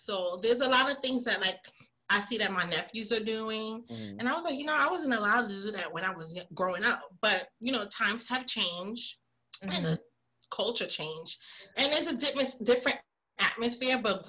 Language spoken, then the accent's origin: English; Brooklyn, New York, United States; Growing up in Brooklyn in the 80s and in the 90s, being Haitian wasn't a thing.